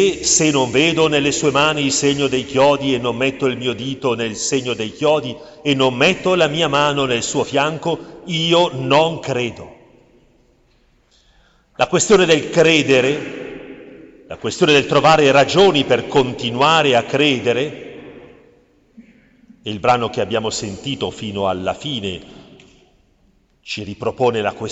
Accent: Trieste, Friuli-Venezia Giulia, Italy; per me che vengo da Trieste sulla rotta balcanica queste parole hanno un sapore del tutto attuale

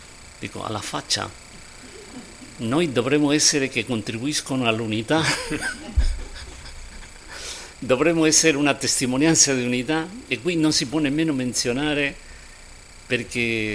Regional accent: Spain; Italian is a second language; Io sono spagnolo

